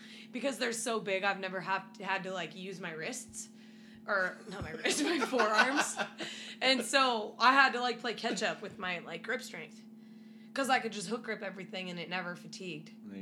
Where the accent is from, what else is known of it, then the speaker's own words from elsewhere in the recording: Norway; Oh, yeah, they're not. I'm technically from Norway.